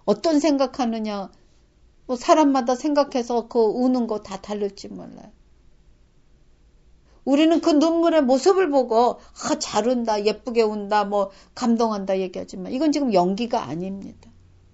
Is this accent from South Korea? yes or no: yes; South Korea